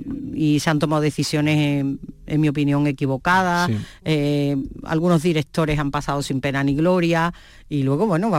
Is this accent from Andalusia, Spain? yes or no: yes; Huelva, Andalusia, Spain; yo soy muy de Huelva